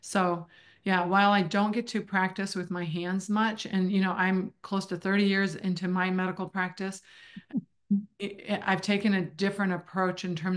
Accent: Iraq; moved away; I grew up in Iraq, and you know, we moved here in the 1970s.

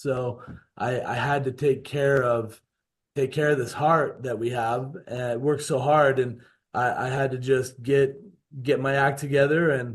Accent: Utah, United States; I'm from Utah. That's my home base.

